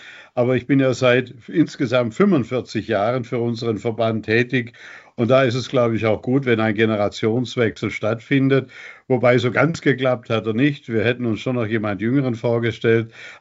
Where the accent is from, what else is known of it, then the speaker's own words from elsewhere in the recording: Furtwangen, Baden-Württemberg, Germany; Ich bin in Furtwangen geboren, ich bin mitten in der Stadt aufgewachsen.